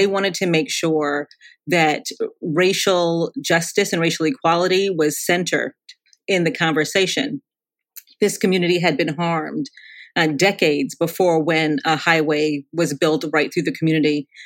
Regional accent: Connecticut, United States; And I grew up in Connecticut, one of the richest states in the country, but deep poverty, deep inequality, deep segregation.

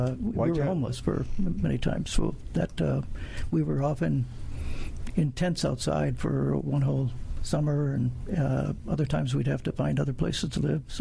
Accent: Erie, Pennsylvania, United States; Erie, Pennsylvania.

